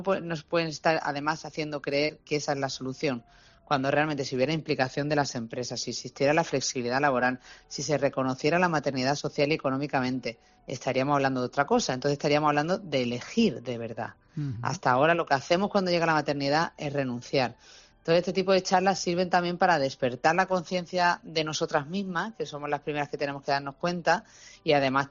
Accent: Andalusia, Spain; Lo que pasa es que cuando es mi tierra... Siempre tira, porque es imposible llegar a todos los lugares donde les gustaría que llegáramos, pero bueno

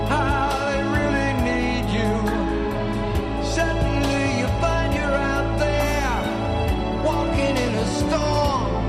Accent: Spain; yo como español me siento absolutamente orgulloso de ser un compatriota suyo.

